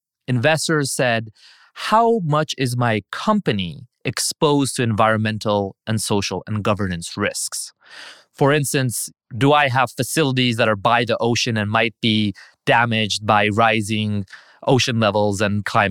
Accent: Iran; English is a second language; So I was born and I grew up in Iran. And growing up in a developing country

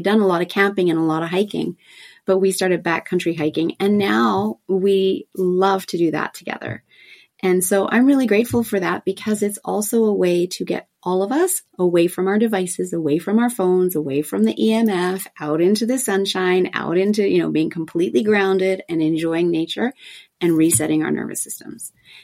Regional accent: Australia; moved away as an adult; originally I'm actually from Australia and lived on the beach in Australia. So I moved from that, traveled around the world for a couple of years, came here, and I love going back to Australia.

